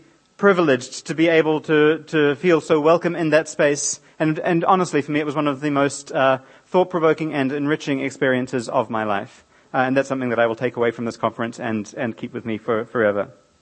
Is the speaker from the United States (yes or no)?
no; New Zealand; I was growing up in New Zealand, when homosexuality was still a criminal offence.